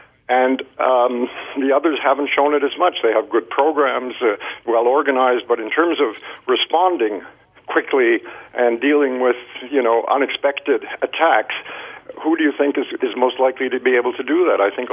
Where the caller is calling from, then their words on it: Montreal, Quebec, Canada; Hi. I'm not an American, but I certainly follow very closely, as many people outside of the U.S. do.